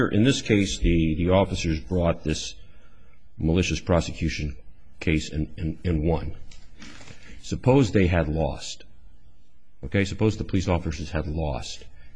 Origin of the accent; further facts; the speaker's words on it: Arizona, United States; I'm from Arizona, and we have a Supreme Court decision in Arizona